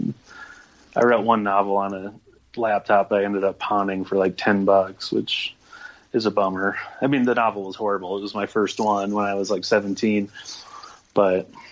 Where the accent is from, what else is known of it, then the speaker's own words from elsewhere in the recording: Minnesota, United States; moved away as an adult; So I moved out from Minnesota to Fort Collins and went to school there.